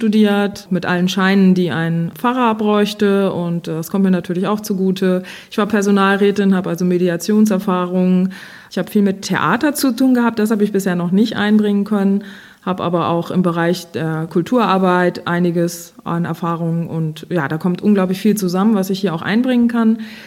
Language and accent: German; Hankensbüttel, Lower Saxony, Germany; Ich bin in Hackensbüttel aufgewachsen, in einer kirchlich sehr aktiven Familie